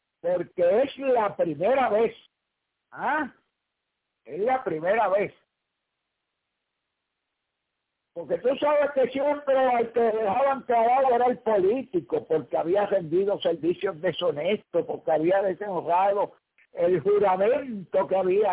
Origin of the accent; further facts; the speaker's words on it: Puerto Rico; en colaborar como puertorriqueño